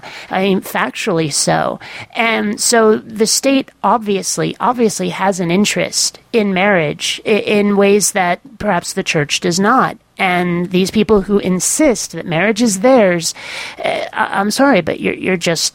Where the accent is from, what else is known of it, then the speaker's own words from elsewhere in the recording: Vermont, United States; I grew up in Vermont, and Vermont has gay marriage now